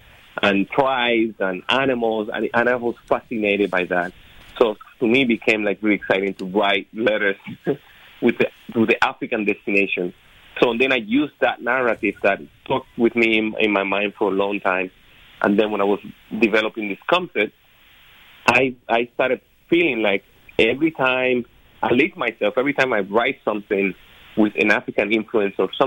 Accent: Cuba; English is a second language; I was living in Cuba. I was born in Cuba, as many of your listeners probably know, figured out by my accent. So I was born in Cuba

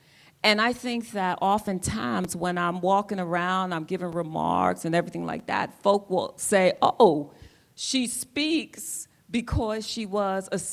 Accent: New York City, New York, United States; So I look back on my journey growing up in the Bronx, New York. My dad and my mom were both public sector workers.

